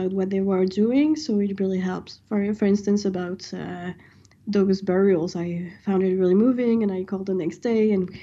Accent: France; English is a second language; even though we are from France

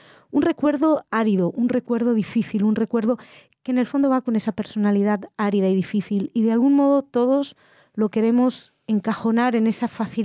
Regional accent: France; Soy francesa también

